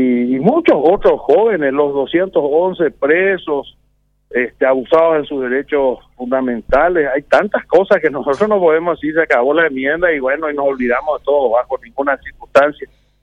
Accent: Paraguay; porque como paraguayos, a la gente que ha salido a la calle a defender la democracia

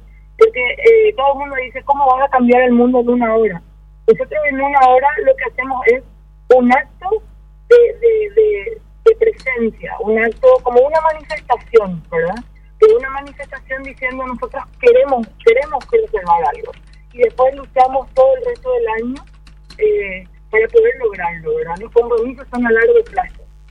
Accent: Paraguay; Nos enorgullecemos, como paraguayos que somos

